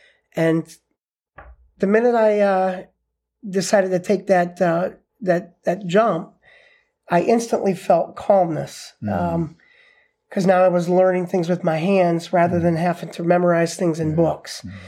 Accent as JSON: {"language": "English", "town": "Mansfield", "region": "Ohio", "country": "United States", "tie": "born or raised there", "said": "Well, I'll tell you, Mansfield in the 70s and 80s was a booming, hustling town of commerce. We had the train station."}